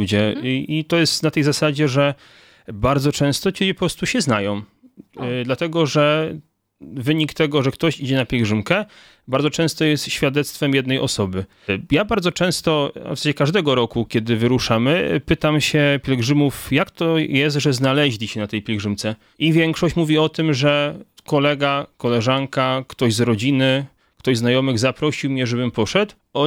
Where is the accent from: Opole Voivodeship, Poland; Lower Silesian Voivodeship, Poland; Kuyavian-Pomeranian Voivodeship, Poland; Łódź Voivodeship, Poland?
Lower Silesian Voivodeship, Poland; Milicz; Tak, ja jeszcze dodam tylko tyle, że ja pochodzę z Milicza